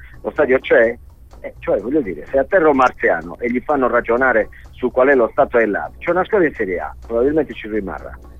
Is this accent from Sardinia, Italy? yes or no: yes; Sardinia, Italy; da sardo che, come al solito, è capacissimo di piagnucolare